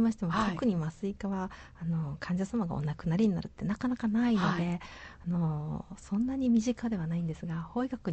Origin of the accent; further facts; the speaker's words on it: Kobe, Hyogo, Japan; 地元の神戸大学に参りました。